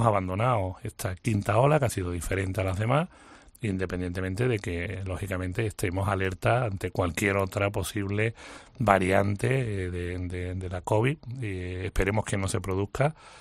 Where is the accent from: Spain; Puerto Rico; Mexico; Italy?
Spain; Andalusia; porque como andaluz y además como consejero de turismo